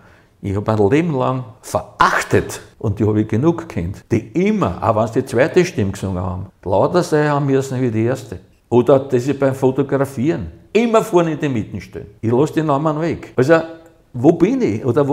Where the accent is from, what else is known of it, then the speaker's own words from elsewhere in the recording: Vienna, Austria; born there; Ich bin in Wien geboren